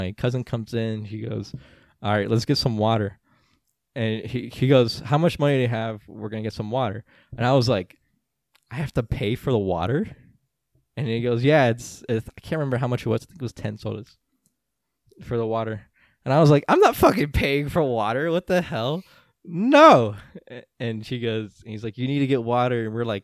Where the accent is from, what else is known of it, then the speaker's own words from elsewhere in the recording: United States; And, like, I'm in America. I mean, I'm from America.